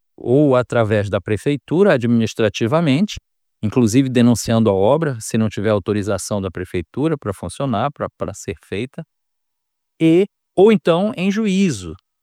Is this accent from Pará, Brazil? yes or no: yes; Belém, Pará, Brazil; A dúvida de hoje vem aqui da minha terra, de Belém do Pará.